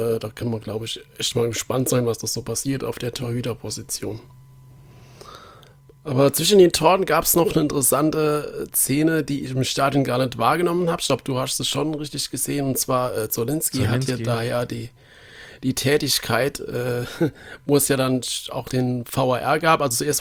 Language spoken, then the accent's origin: German; Nuremberg, Bavaria, Germany; Gerade als Nürnberger